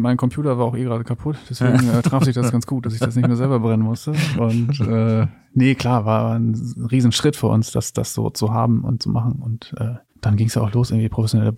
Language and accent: German; Flachsmeer, Lower Saxony, Germany; Ich bin ja in Flachsmeer aufgewachsen, was zwischen Leer und Papenburg liegt ja.